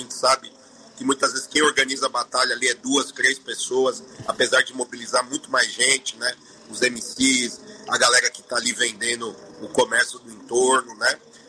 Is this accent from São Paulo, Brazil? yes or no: yes; Embu das Artes, São Paulo, Brazil; Eu sou de São Paulo, sou ali da cidade de Embu das Artes, na região metropolitana.